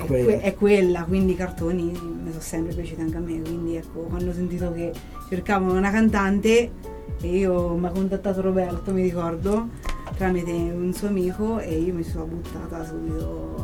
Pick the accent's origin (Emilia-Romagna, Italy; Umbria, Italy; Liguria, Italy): Umbria, Italy; Palazzo; Io sono di Palazzo d'Assisi.